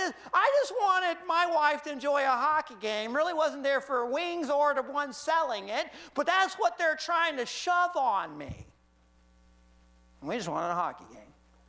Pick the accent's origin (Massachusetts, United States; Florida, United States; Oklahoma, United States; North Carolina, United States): Florida, United States; Well, I'm from Florida. I know zero about hockey.